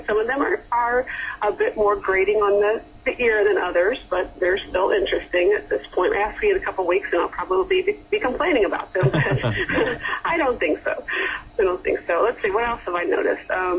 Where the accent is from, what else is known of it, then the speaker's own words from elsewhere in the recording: Midwest, United States; now in Brisbane, Australia; I mean, we're from the Midwest. That's a flat, area, and it's set up with a grid-like pattern of streets.